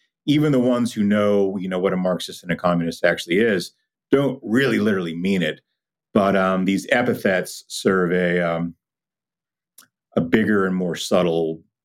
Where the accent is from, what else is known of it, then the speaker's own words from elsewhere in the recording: Lubbock, Texas, United States; When I was a little kid growing up in Lubbock